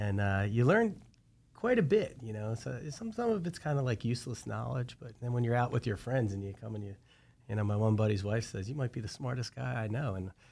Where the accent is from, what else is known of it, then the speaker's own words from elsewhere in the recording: Haddonfield, New Jersey, United States; I am, yeah. Born and raised. I was born over in Haddonfield, New Jersey. I live in Haddon Township right next door. As a matter of fact, right across the street from me is Haddonfield. So I'm like on the edge of where I grew up